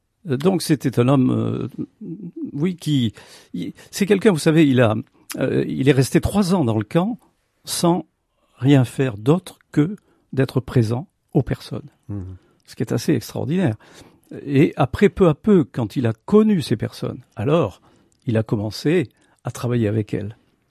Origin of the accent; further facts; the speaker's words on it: France; en France, puisque je suis français, à Nancy très, très précisément